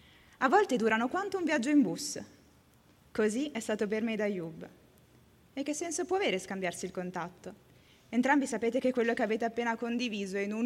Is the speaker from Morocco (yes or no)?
yes; Beni Mellal, Béni Mellal-Khénifra, Morocco; Sì, sono marocchino, di Beni Mellal. Conosci? Vabbè, tranquilla, non è una città famosa. Sicuramente non è una delle più belle del Marocco, ma per me ovviamente è speciale. È casa.